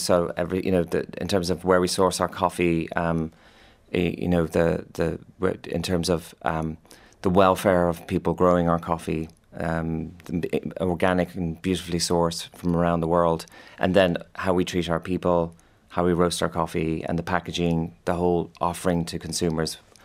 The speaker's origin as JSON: {"language": "English", "country": "Ireland", "said": "So I ended up being an Irishman selling Bell's whiskey to the Scots."}